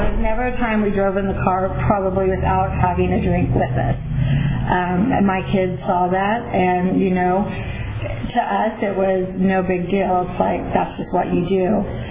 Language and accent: English; Porterville, California, United States; I was born and raised in Porterville.